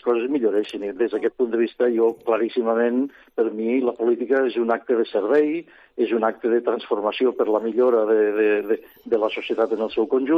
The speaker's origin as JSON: {"language": "Catalan", "town": "Barcelona", "region": "Catalonia", "country": "Spain", "tie": "born there", "said": "Vaig néixer a Barcelona."}